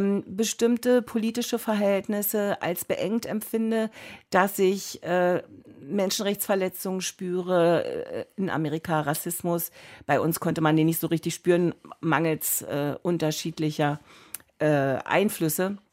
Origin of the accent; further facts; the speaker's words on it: Berlin, Germany; ich bin in Berlin-Karlshorst groß geworden